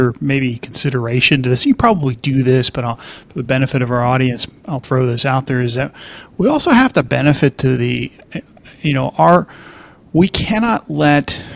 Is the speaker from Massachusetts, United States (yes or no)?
no; Hawaii, United States; I grew up in Hawaii as a kid.